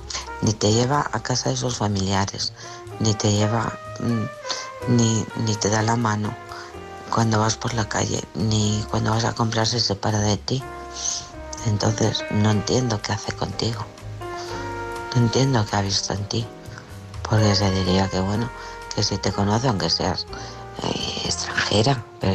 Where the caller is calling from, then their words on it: Alcorcón, Community of Madrid, Spain; de Alcorcón.